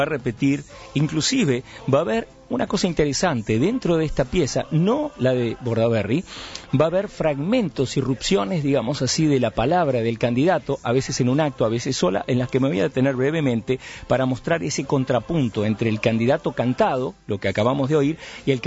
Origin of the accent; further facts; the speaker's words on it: Paraguay; El idioma guaraní, de donde nada más ni nada menos que viene nuestro país, ¿no? No somos Uruguay, y uruguayos